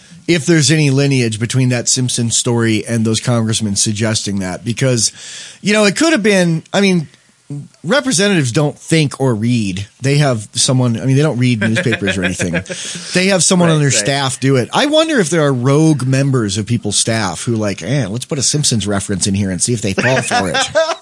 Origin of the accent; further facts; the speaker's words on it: New York, United States; I'm from New York State and I don't sound anything like that.